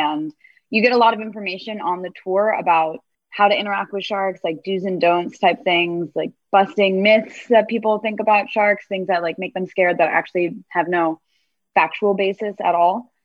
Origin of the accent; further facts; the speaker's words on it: Miami, Florida, United States; I'm from Miami originally, so Miami, Florida. So I was really lucky and I grew up near the ocean.